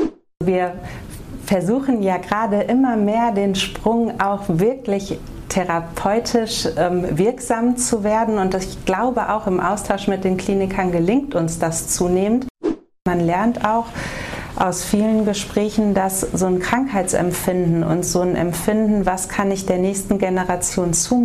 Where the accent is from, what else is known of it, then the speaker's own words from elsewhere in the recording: North Rhine-Westphalia, Germany; ich bin im Sauerland groß geworden. Meine Eltern sind aber eingewanderte Sauerländer. Meine Mutter ist tatsächlich gebürtige Aachenerin und mein Papa ist in Goa geboren, in Indien